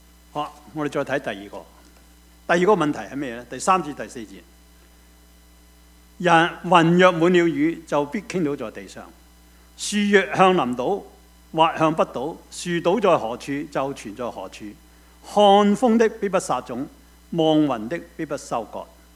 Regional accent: New Territories, Hong Kong; 我在香港新界长大，我家是耕田的，养猪的，

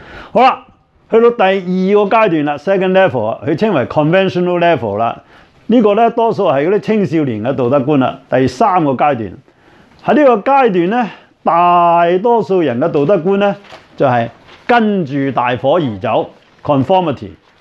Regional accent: China; 我哋中國人咧就最興呢樣嘢啦，係嘛？

